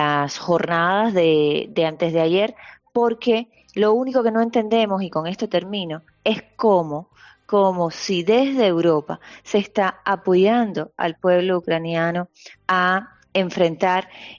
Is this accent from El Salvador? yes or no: no; Cuba; Y estos motivos políticos en mi país es salir gritando libertad o poner un tuit, ¿no? La situación es realmente muy difícil. El comunismo está colapsando sobre los cuerpos de los cubanos